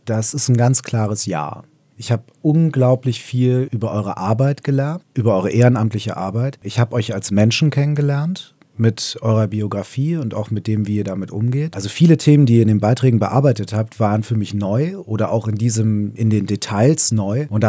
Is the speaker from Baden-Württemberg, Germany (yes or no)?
no; Solingen, North Rhine-Westphalia, Germany; born there; ich bin in Solingen geboren. Und meine Eltern leben auch immer noch in Solingen.